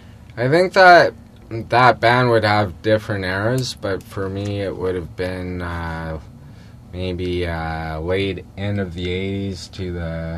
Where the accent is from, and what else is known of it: Ottawa, Ontario, Canada; born or raised there